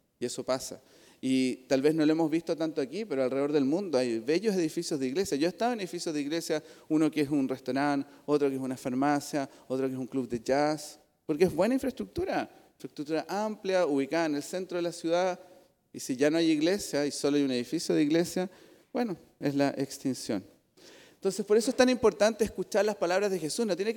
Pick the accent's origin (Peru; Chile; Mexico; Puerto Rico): Chile; Magallanes; yo sé, yo soy magallánico